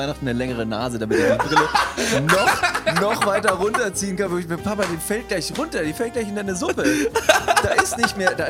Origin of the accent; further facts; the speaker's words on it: Ingolstadt, Bavaria, Germany; Ich komme aus Bayern, aus Ingolstadt.